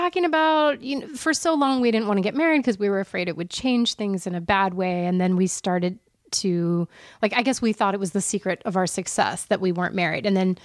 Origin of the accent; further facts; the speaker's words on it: Philadelphia, Pennsylvania, United States; No, we're from the Philadelphia area, the main line of Philadelphia.